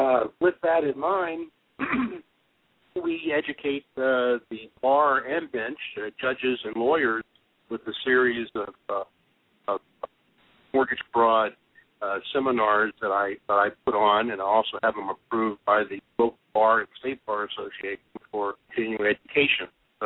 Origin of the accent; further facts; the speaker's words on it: New Jersey, United States; moved away as an adult; I'm from New Jersey. I mean, that's the major problem.